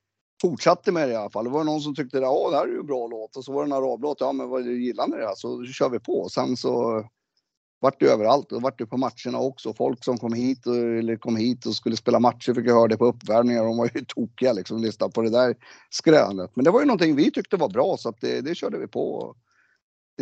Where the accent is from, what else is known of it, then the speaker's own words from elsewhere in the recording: Sweden; born there; Jag är född i Sverige. Så är det, och det är, jag har ju två sidor. Jag har ju en svensk sida och jag har en palestinsk sida.